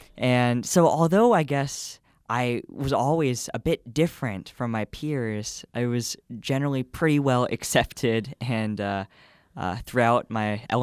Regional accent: West Des Moines, Iowa, United States; I think I never actually viewed myself as being different growing up in the West Des Moines school district

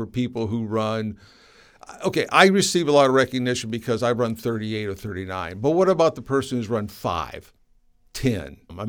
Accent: Columbus, Ohio, United States; Well, basically, I'm from Columbus, Ohio, mm-hmm. So it's my hometown race.

